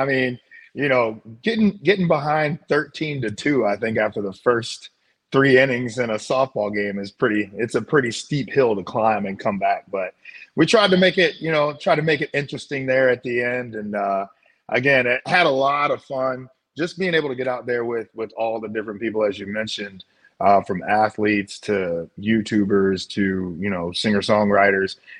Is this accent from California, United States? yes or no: no; St. Louis, Missouri, United States; having been grown up, born and raised in St. Louis, understanding what Cardinal fans are and the passion that the fans in St. Louis have